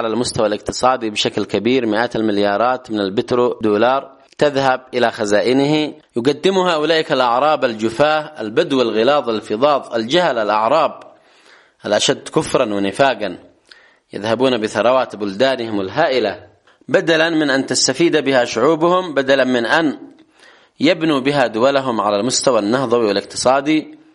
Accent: Yemen; ولنا نحن كيمنيين

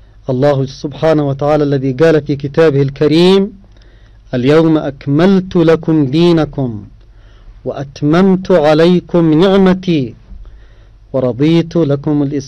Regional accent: Yemen; هنا عندنا في اليمن احتفل بها الآباء واحتفل بها الأجداد وتوارثتها الأجيال.

